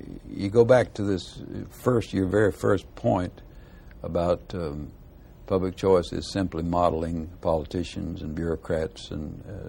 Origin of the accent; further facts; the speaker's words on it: the South, United States; it did stem from my basic cultural heritage